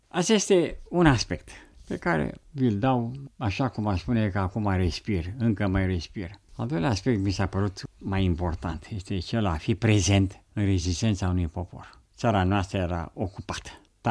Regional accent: Romania; în rezistență nu purtam nicio culoare, ci numai conștiința că suntem români

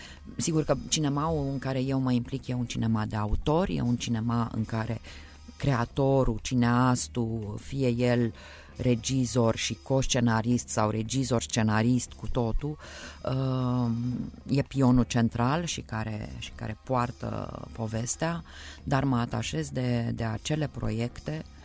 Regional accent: Romania; nu știu să spun de ce sunt mândră că sunt româncă.

